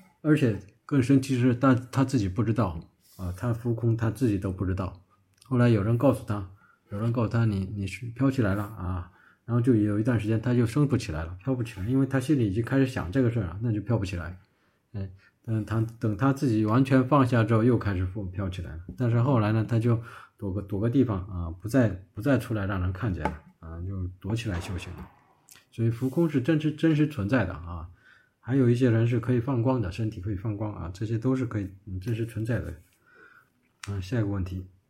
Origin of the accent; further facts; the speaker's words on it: Northeast China, China; 我是东北人啊，这个也没什么因缘吧啊